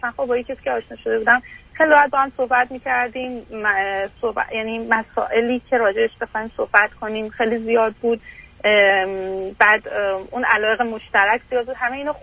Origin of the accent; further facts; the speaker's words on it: Iran; moved away as an adult; now in Canada; بعد از اینکه درسم لیسانس تموم شد تو ایران برای ادامه تحصیل از ایران اومدم بیرون